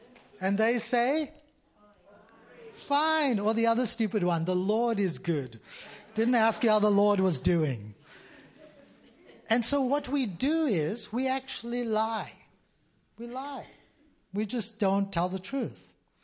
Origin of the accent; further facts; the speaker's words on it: South Africa; I grew up in South Africa at a time during the apartheid era, and for me, my father is half European and half Asian, and my mother is European